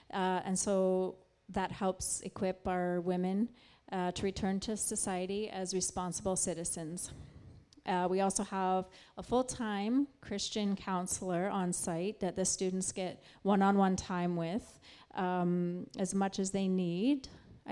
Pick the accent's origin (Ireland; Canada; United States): Canada; Saskatoon, Saskatchewan; I know for a fact, I'm from Saskatoon, there's so many women that need help.